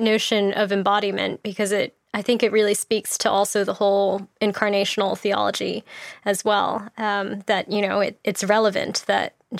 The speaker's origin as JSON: {"language": "English", "country": "United States", "moved": "as an adult", "lives_now": "England, United Kingdom", "said": "I'm from the States originally, but I've been living in England for the past several years because my husband is a pastor in the Church of England."}